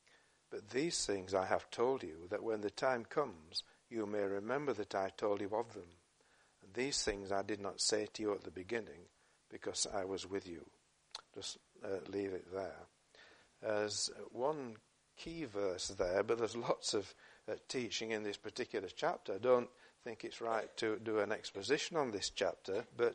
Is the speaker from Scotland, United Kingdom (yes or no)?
no; Yorkshire and the Humber, United Kingdom; And I remember I'm a Yorkshireman.